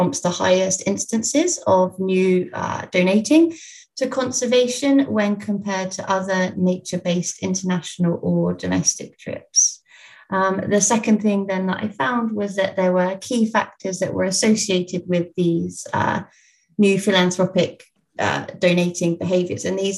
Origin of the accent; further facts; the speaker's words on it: Poole, South West England, United Kingdom; I'm from Poole in Dorset, so I wasn't familiar with mountains or snow